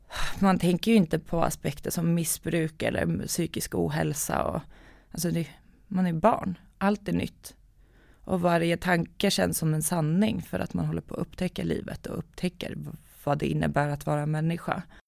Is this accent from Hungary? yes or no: no; Estonia; jag och mamma flyttade 27 gånger bara i Estland. Så 28:e flytten blev då till Sverige.